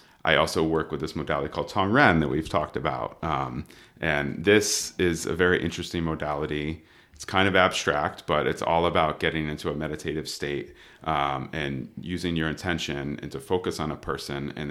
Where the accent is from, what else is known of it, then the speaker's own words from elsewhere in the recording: Connecticut, United States; Cause I'm from Connecticut, but I was living in New Jersey at the time.